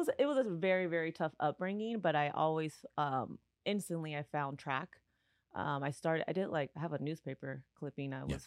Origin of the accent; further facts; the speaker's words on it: San Diego, California, United States; in San Diego.